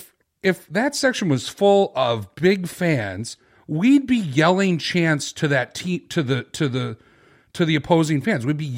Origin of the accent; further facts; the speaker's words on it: Philadelphia, Pennsylvania, United States; Meanwhile, that was just business as usual for the guys from Philly. We just play like we're from the Metro YMCA. I mean, it was just like completely, I grew up in the city.